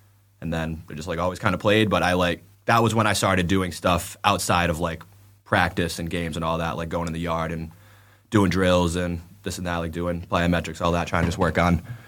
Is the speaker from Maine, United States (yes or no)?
no; Warwick, Rhode Island, United States; So I grew up in Warwick, Rhode Island. So that's about like an hour out of Boston, like hour south of Boston, like 2.5 hours north of New York City.